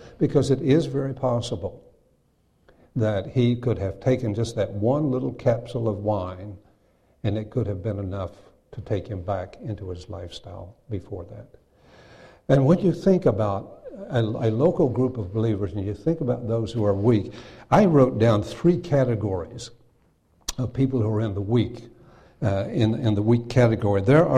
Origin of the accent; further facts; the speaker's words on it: West Virginia, United States; I came originally from West Virginia. I was born and raised there.